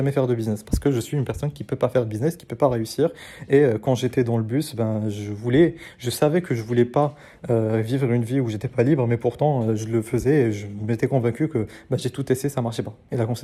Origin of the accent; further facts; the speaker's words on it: Casablanca, Casablanca-Settat, Morocco; now in France; quand j'étais parti en France, donc j'ai grandi au Maroc, j'ai grandi à Casablanca, et je suis parti en France à un moment